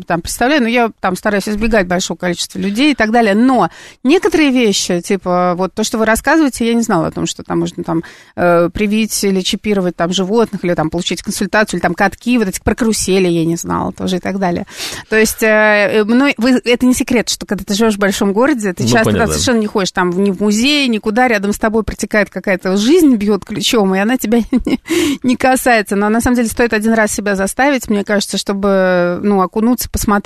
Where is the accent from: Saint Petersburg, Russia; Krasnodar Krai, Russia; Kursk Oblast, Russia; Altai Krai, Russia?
Saint Petersburg, Russia; moved away as an adult; now in Moscow, Russia; Я такой давний житель Москвы, я там из Петербурга когда-то 20 лет назад приехала